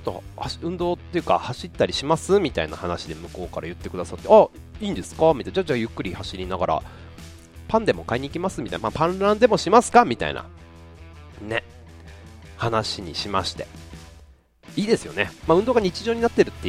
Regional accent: Yokohama, Kanagawa, Japan; まあ僕出身横浜で

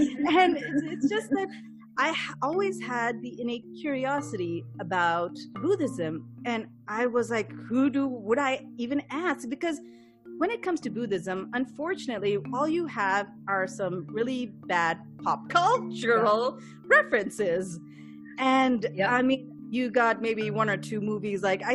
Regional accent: Pakistan; I'm growing up in Pakistan

